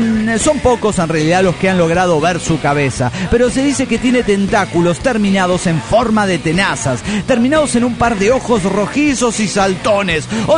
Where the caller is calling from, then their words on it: Monterrey, Nuevo León, Mexico; de Monterrey.